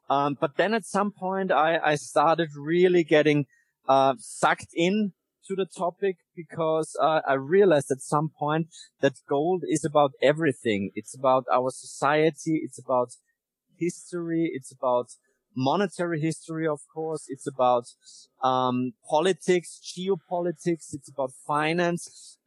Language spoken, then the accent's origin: English; Vienna, Austria; English is a second language; Well, I am Austrian. So I am kind of an Austrian. I grew up in Vienna, was always interested in equities